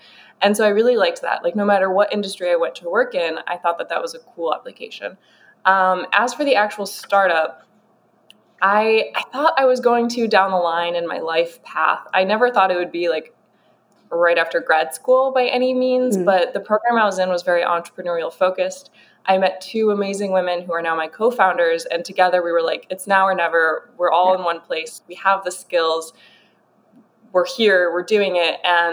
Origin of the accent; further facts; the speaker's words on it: United States; We're both American in this weird country where they all have accents.